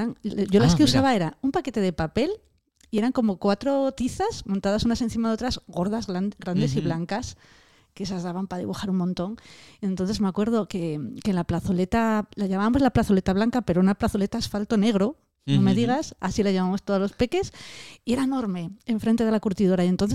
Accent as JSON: {"language": "Spanish", "town": "Avilés", "region": "Asturias", "country": "Spain", "tie": "born or raised there", "said": "Pues mira, yo crecí en Versalles, que es un barrio obrero de la ciudad de Avilés."}